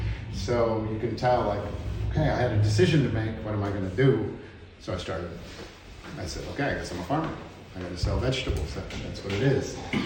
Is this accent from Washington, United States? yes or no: no; Chicago, Illinois, United States; And I'm from Chicago, and we had mega snow, and they used to have a lot more snow than they do now